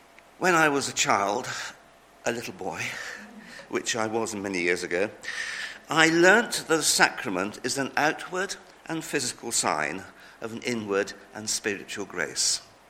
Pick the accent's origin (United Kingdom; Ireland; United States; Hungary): United Kingdom; Salisbury, South West England; I come from Salisbury, and if you approach Salisbury from either the north or the east, the first thing you see is the cathedral spire before you see anything else.